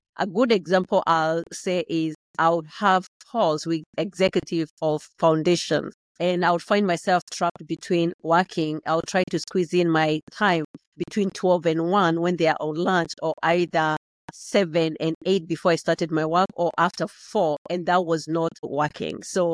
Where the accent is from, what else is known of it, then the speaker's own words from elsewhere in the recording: Kenya; moved away as an adult; I'm originally from Kenya. I came to this country 22 years ago with my two children, ages 2 and 8.